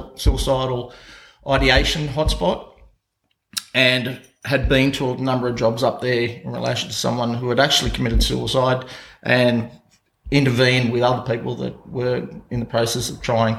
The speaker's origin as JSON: {"language": "English", "town": "Sydney", "region": "New South Wales", "country": "Australia", "tie": "born there", "said": "I'm second generation local, I should say. I'm actually born and bred in Sydney. Then as a young kid was brought down here by my parents"}